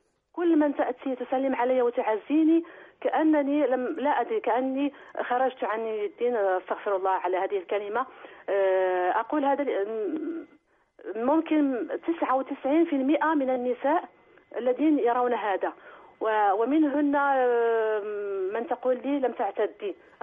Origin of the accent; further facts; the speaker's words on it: Morocco; يعني عندنا في المغرب يحتجون باللباس الأبيض وكأنه فرض